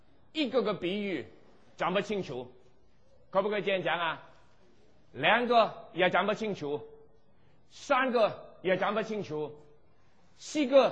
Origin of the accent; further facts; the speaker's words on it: Hong Kong; accent: Cantonese-accented Mandarin; Chinese is a second language; 我知道我从香港来，我从香港听那个印度人讲粤语，我很费力气